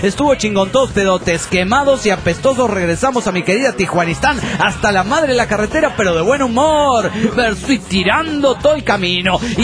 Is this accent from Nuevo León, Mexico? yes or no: yes; Monterrey, Nuevo León, Mexico; de Monterrey, Nuevo León, México.